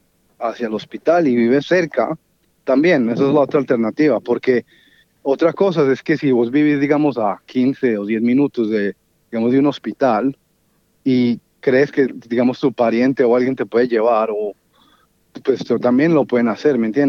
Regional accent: Colombia; en mi país, de donde yo soy, en Colombia

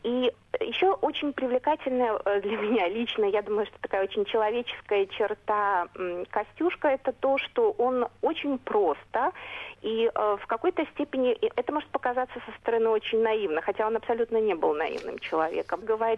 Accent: Minsk, Belarus; а я сама из Беларуси, из Минска

